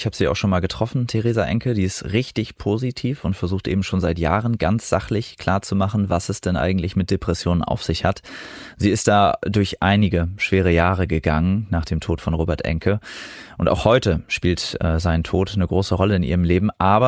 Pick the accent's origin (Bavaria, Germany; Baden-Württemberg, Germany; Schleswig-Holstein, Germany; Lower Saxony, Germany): Lower Saxony, Germany; Osnabrück; in meiner Heimatstadt Osnabrück